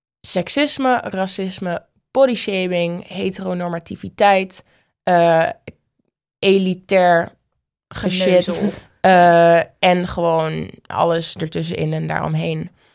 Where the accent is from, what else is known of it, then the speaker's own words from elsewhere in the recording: Oldenzaal, Overijssel, Netherlands; born there; Want loop even door Amsterdam of loop zelfs door Oldenzaal, waar ik geboren ben.